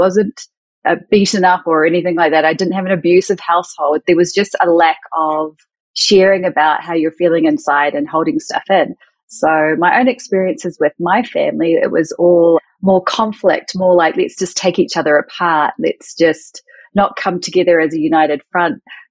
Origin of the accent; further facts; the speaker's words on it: New Zealand; moved away; growing up in New Zealand, it feels like such a long time ago now, not just because I'm not a spring chicken anymore, although I feel like a kid at heart and I'm forever going to hold on to that. It's because I moved away from New Zealand 12 years ago.